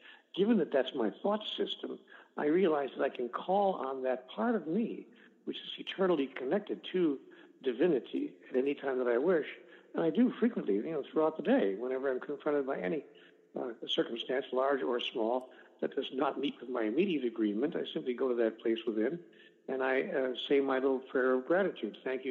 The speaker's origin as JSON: {"language": "English", "town": "Milwaukee", "region": "Wisconsin", "country": "United States", "tie": "born or raised there", "said": "Born and raised in Milwaukee on the south side at 29th and Mitchell, and went to South Division High School there."}